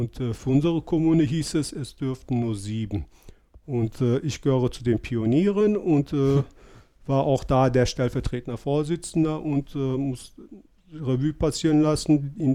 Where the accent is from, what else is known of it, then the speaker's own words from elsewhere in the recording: Lohberg, North Rhine-Westphalia, Germany; born there; bin 52 Jahre alt, geboren bin ich in Lohberg. Mein Vater wurde 1963 aus dem türkischen Bergbau in Sommer abgeworben, kam direkt nach Lohberg